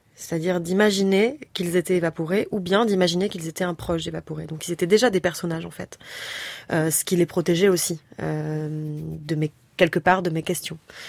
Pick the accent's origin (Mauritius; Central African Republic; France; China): France; Et c'est parce que je suis française, qu'ils savent que je parle pas leur langue